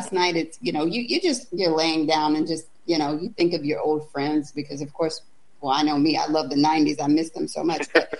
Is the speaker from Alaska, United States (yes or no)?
yes; Alaska, United States; because I grew up in Alaska. So, I mean, I'm very far away from that right now.